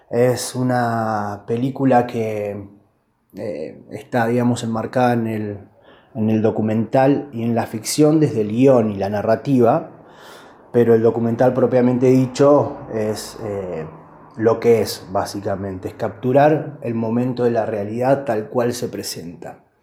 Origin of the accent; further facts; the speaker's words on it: Neuquén, Argentina; born there; also born or lived in Cipolletti, Argentina / Buenos Aires, Argentina; De acá de la zona, de Chipoleti, nací en Neuquén, me fui a estudiar a Buenos Aires, trabajé allá varios años, me vine para la zona